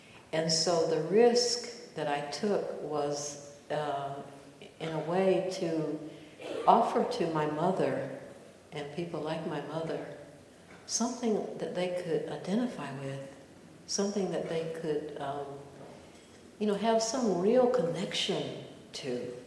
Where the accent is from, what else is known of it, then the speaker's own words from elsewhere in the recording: Eatonton, Georgia, United States; But I grew up in Eatonton, Georgia, actually not even in the town, way out in the beautiful, luckily beautiful countryside.